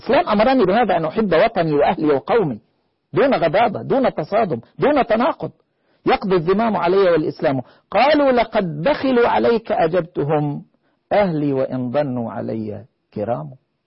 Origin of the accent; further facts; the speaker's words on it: Egypt; born there; حين ولدت في مصر وقيدت من مواليدها